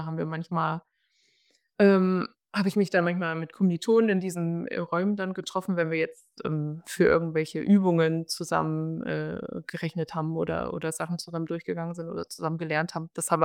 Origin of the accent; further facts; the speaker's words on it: Jena, Thuringia, Germany; Ich stamme ja ursprünglich aus Jena, aus Thüringen.